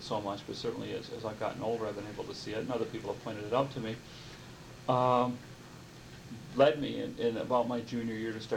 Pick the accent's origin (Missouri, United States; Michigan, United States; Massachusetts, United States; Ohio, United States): Michigan, United States; Grand Rapids; born there; I was born in 1942 in August in Grand Rapids, Michigan.